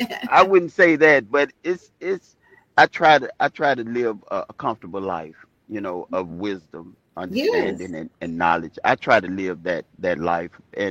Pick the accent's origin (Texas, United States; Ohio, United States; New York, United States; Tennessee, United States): Tennessee, United States; Memphis; now in Bartlett, United States; I'm from Memphis, Tennessee, born and reared, raised, or what have you. But I'm from Memphis, Tennessee, and I went to school, went to the military, came back, and this is where I make my home.